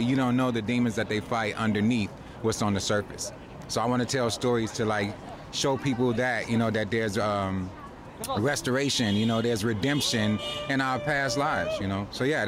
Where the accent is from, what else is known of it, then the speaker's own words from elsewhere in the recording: Chicago, Illinois, United States; moved away as an adult; now in Los Angeles, United States; I'm originally from Chicago, so I moved out here about 5 years ago. You know, just chasing the dream.